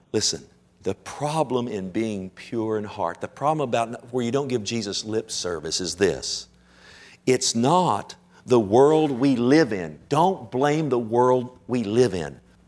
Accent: United States; I love my nation. I thank God I'm an American.

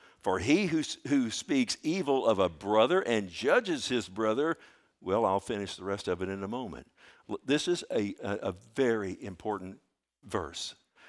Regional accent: Texas, United States

